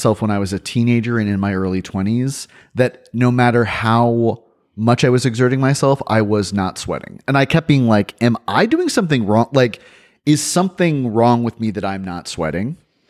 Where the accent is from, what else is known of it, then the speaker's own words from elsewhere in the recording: Florida, United States; I grew up in Florida, and so that the heat really is kind of treated like the enemy there.